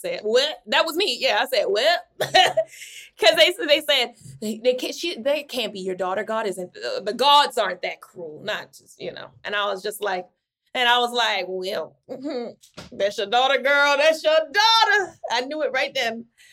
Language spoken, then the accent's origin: English; Baltimore, Maryland, United States; I'm from Baltimore. I can say that.